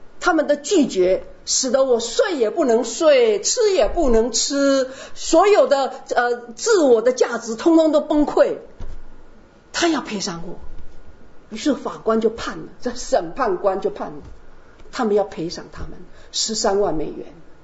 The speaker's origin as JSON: {"language": "Chinese", "country": "United States", "said": "特别是在美国，我从美国来，我非常注意那边的情况"}